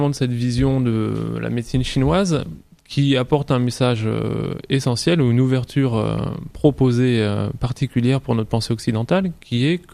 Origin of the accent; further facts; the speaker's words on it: Brittany, France; now in Montpellier, France; Je viens de Bretagne à l'origine.